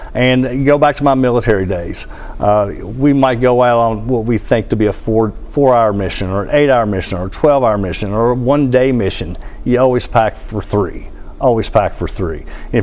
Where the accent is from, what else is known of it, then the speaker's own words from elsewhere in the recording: Maysville, Kentucky, United States; Where I grew up in Maysville, Kentucky, I think it was back in the early 80s, I think I was about 16